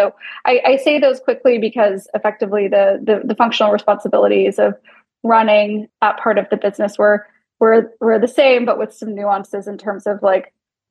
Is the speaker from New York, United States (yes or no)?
no; Houston, Texas, United States; also born or lived in Austin / San Francisco; So I grew up in Houston, left for undergrad, went to school in Austin at St. Edward's, and then moved to San Francisco